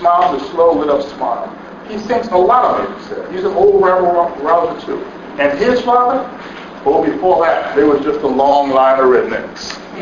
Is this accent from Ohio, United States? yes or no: no; Alabama, United States; Now I'm from Alabama. I've been in Alabama all my life.